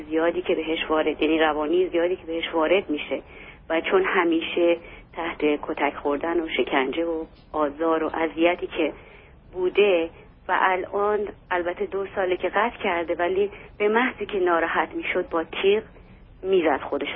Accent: Iran; moved away; چون من خودم خیلی وقت از ایران اومدم

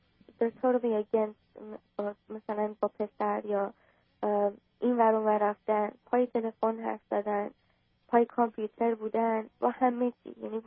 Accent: Iran; also born or lived in Toronto, Canada; now in Dallas, United States; من از 1999 از ایران خارج شدیم، اومدیم به تورنتو کانادا.

